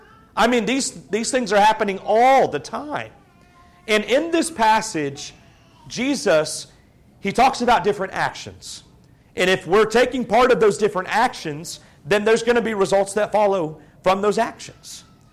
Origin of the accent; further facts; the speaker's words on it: Houston, Texas, United States; I'm from Houston. We just don't really do that type of thing.